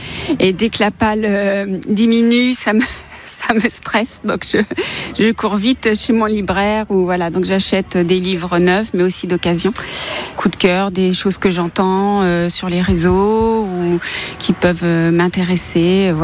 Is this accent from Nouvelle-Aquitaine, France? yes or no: no; Saint-Cyr-sur-Loire, Centre-Val de Loire, France; je suis de Saint-Cyr-sur-Loire